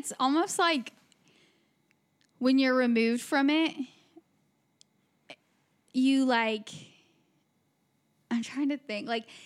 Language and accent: English; United States; she asked where we were from. And I was like, we're from the United States.